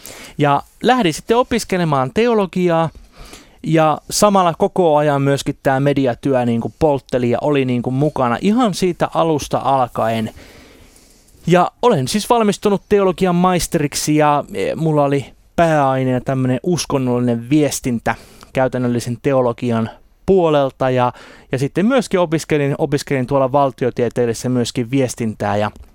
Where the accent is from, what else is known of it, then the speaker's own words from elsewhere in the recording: Sipoo, Uusimaa, Finland; now in Helsinki, Finland; Olen kotoisin Sipoosta, eli tuossa Helsingin kupeessa pieni kunta, ja sain siellä viettää ensimmäiset 20 vuotta elämästäni, ja sen jälkeen sitten olen Helsingissä asunut, ja nykyisin sitten minulla on vaimo ja 2 lasta, ja koko perhe täällä Helsingissä asumme.